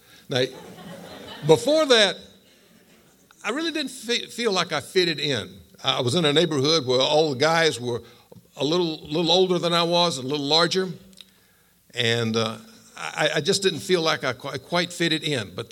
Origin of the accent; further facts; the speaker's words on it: North Carolina, United States; As I said, I grew up in North Carolina, grew up in a middle-class family, and had good parents.